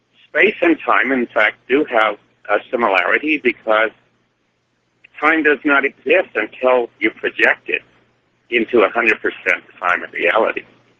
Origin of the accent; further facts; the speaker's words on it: Albany, New York, United States; from Albany.